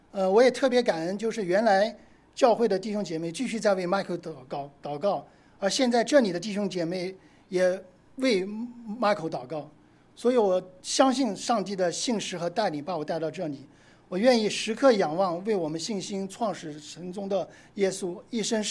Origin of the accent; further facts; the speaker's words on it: Nanjing, Jiangsu, China; 然后我是江苏南京人